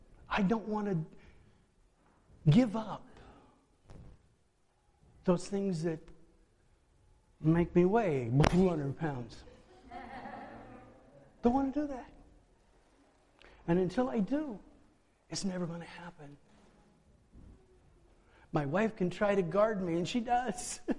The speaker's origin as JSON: {"language": "English", "town": "Pittsfield", "region": "Illinois", "country": "United States", "tie": "born or raised there", "also_born_or_lived": "Hannibal", "said": "I said I was born in Hannibal, Missouri. I grew up in Pittsville, Illinois. It's a little town."}